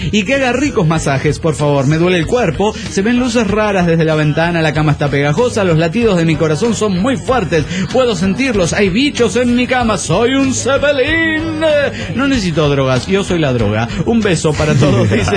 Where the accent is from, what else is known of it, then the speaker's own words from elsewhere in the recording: Chetumal, Quintana Roo, Mexico; de Chetumal, Quintana Roo.